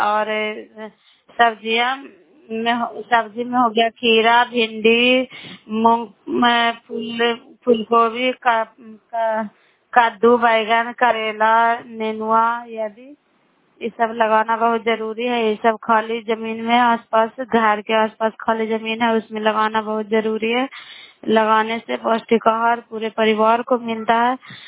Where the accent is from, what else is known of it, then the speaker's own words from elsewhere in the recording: Bihar, India; नालंदा जिला करायोला के निवासी हूँ।